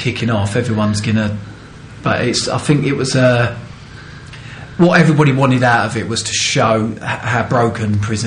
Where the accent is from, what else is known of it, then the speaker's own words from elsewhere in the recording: Epping, East of England, United Kingdom; from Epping, which is a little town, school. You know, it wasn't much, not much going on. I mean, I'm from a big family